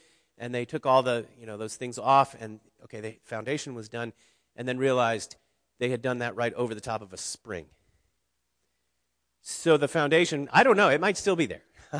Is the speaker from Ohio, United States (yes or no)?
yes; Ohio, United States; When I was young, growing up in Southwest Ohio, I lived on a road that had some old farmland on it, big parcels.